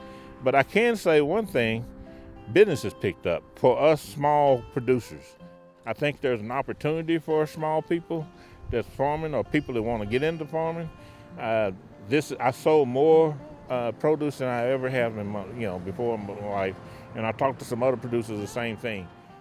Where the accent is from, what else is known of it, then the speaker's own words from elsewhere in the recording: Haskell, Oklahoma, United States; And I'm from Haskell, Oklahoma. I was born and raised here in Oklahoma.